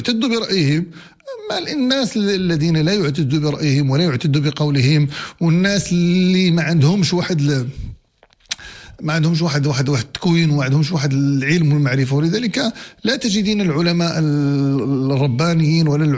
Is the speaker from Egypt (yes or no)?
no; Morocco; طبعا عندنا في المغرب جرى العمل وجرى العرف